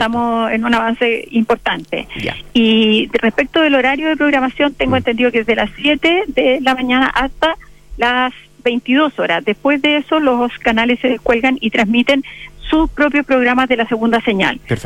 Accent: Chile; como chilenos, peleemos por Chile

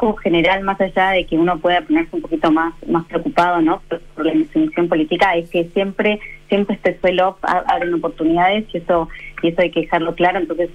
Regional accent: Argentina; No, yo soy de Argentina

